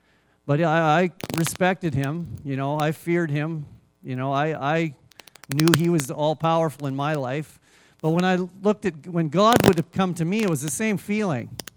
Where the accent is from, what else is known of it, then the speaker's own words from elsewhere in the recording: Red Deer, Alberta, Canada; I was raised here in Red Deer. This is my first time back.